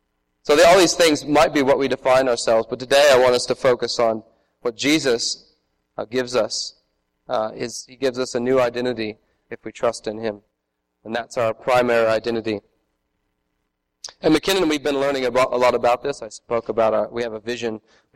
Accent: Kokomo, Indiana, United States; now in Australia; I'm from Kokomo originally, but I've lived in Australia for the past 9 years.

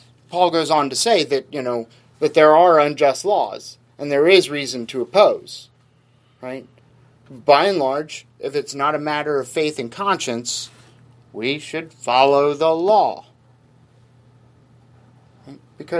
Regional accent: Ohio, United States; also born or lived in Kansas; now in Connecticut, United States; Where was I born? I was born in Kansas. But where did I spend, my teenage years? Well, I spent those in Ohio.

